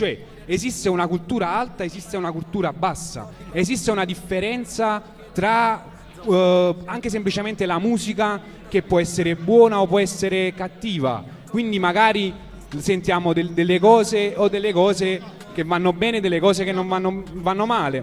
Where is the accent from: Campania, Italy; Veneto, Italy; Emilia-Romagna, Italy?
Campania, Italy; Naples; E noi, che siamo napoletani, nella nostra storia abbiamo avuto molti artisti